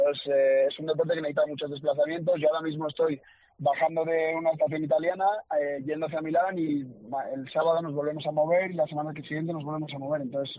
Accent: Basque Country, Spain; Del equipo nacional y de los que corremos en Copa del Mundo, la mayoría somos vascos.

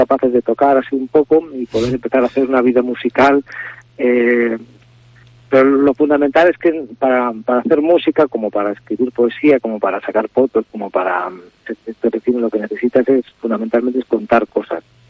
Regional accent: Basque Country, Spain; born there; era probablemente el instrumento más popular en la zona donde yo nací

